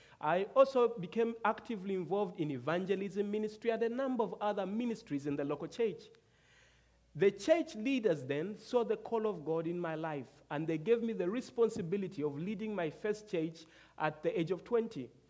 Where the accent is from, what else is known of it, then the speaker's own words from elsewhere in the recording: Zambia; born there; as you've heard. I am a Zambian. I was born in Zambia. My wife is a Zambian as well.